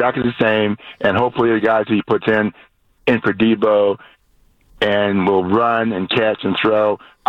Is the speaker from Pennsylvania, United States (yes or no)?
yes; Pennsylvania, United States; I'm old. I'm 73 years old. I'm from Pennsylvania.